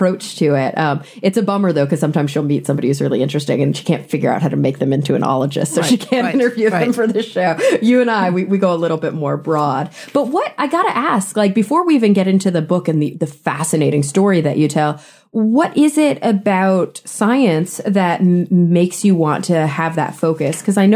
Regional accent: United States; I never would have thought about the fact, because I grew up in the States.

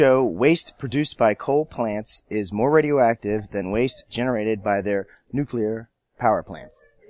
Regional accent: Baltimore, Maryland, United States; I'm from Baltimore.

